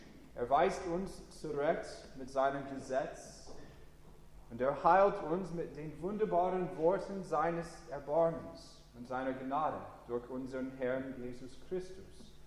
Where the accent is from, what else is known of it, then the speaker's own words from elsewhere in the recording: Hermann, Missouri, United States; German is a second language; moved away; Ich erzähle so viel von meiner Heimat heute Morgen, zuerst wahrscheinlich, weil ich also stolz von meiner Heimat bin.